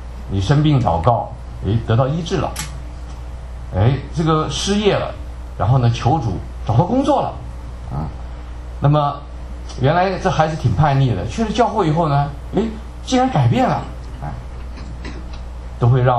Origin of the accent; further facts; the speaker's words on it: China; 叫做就是有点像我们中国人讲的无事不登三宝殿啊